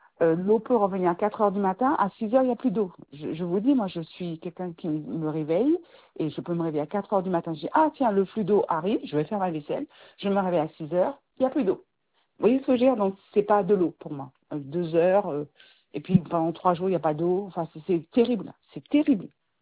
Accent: Martinique; Je suis martiniquaise en plus.

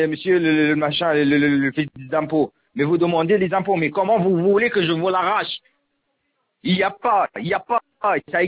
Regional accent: Tunisia; moved away as an adult; now in France; moi je suis Tunisien, d'origine tunisienne, j'étais en Tunisie 24 ans.

